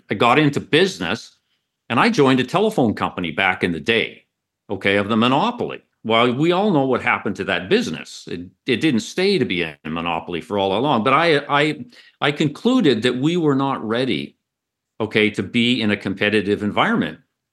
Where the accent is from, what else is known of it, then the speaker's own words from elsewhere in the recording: Kimberley, British Columbia, Canada; So I was born and raised in a little place in British Columbia, Canada, called Kimberley, the highest city in Canada.